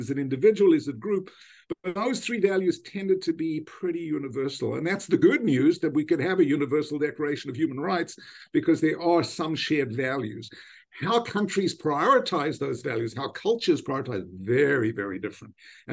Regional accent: South Africa; first language English; also born or lived in England / United States; I probably have had the privilege of growing up in South Africa, living in England, and then living in the US. I've had three different homes.

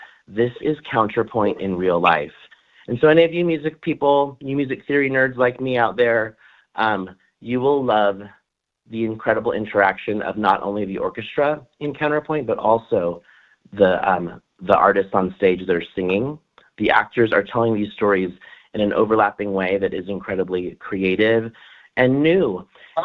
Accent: San Diego, California, United States; I'm from San Diego, where this musical was built.

